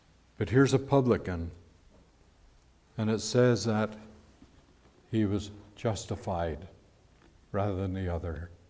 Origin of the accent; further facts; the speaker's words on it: London, Ontario, Canada; Well, my tag said I was from London, Ontario.